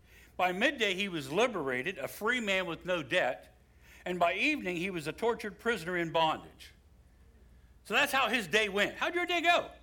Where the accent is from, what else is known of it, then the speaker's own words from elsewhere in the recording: West Virginia, United States; I'm not a mathematician. I grew up in West Virginia.